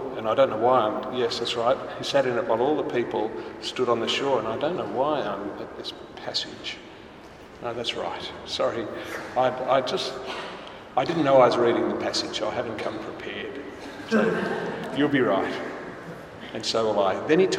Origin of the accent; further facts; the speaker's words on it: Vanuatu; born there; I was born in Vanuatu in the Pacific on the 8th of December 1956.